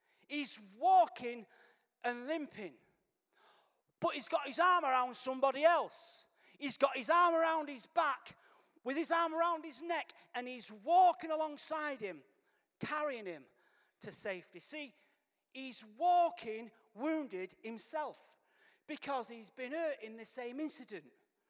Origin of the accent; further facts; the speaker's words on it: Manchester, North West England, United Kingdom; I said, "Yeah, mate, I'm from Manchester, innit?"